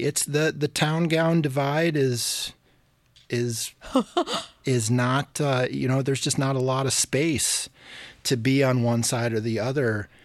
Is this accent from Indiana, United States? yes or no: no; Coral, Michigan, United States; I grew up in Michigan. I grew up in Montcalm County, which is the dead center of the mitten, about 55 miles northeast of Grand Rapids, outside of a little community called Coral, little farming community